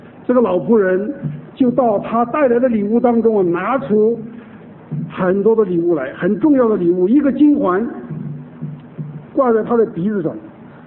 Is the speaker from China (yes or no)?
yes; China; 丁姐妹，我们中国人读到这句话觉得很奇怪